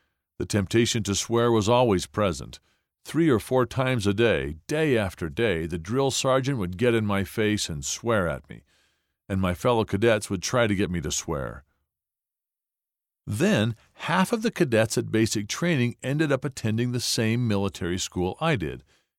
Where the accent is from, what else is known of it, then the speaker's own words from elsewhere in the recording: Florida, United States; When I was growing up in Florida, USA, temptations to break the commandments and church standards were everywhere.